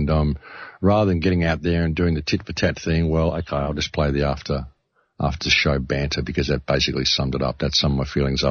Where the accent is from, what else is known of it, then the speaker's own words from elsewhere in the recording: Australia; You know, I'm an Australian. We swear a lot.